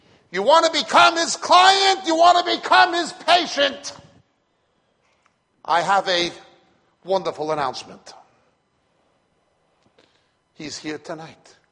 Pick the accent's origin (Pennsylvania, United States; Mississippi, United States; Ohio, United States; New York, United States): New York, United States; And there's guys I grew up with in New York who were dead from those same things, and I was more crazy than some of them.